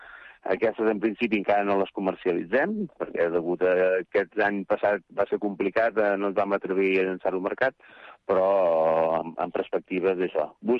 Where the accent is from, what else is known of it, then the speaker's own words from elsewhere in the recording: Figuerola del Camp, Catalonia, Spain; Som de Figuerola del Camp, de la comarca de del Camp. Sí, sí, província de Tarragona. Som un poblet petit on tenim ubicat el molí d'oli.